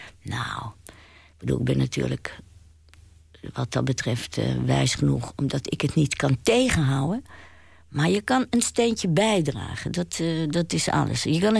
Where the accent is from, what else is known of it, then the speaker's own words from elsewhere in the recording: The Hague, South Holland, Netherlands; Ik ben een Hagenaar. Dus ik kwam op dat station. En toen ik heel klein was